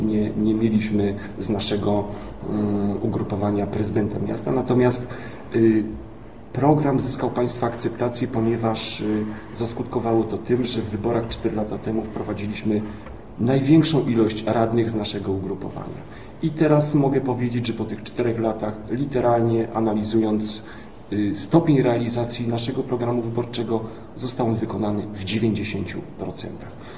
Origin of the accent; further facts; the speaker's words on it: Tarnów, Lesser Poland, Poland; jestem tarnowianinem od urodzenia, mam 44 lata